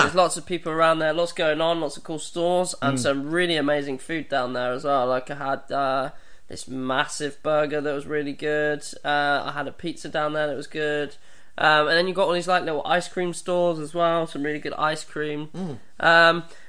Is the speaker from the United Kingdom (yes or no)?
yes; England, United Kingdom; And I think they heard my accent and were like, we want to see some ID. And I'm like, I've got English ID.